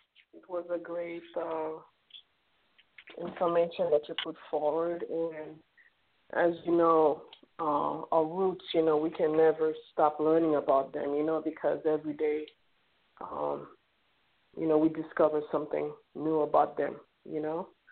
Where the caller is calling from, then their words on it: Florida, United States; calling from Florida.